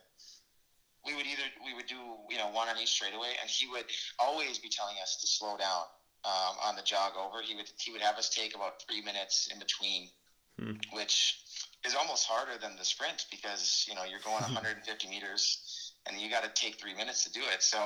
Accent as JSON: {"language": "English", "town": "Stillwater", "region": "Minnesota", "country": "United States", "said": "I'm from Stillwater. Like I said, big running community there."}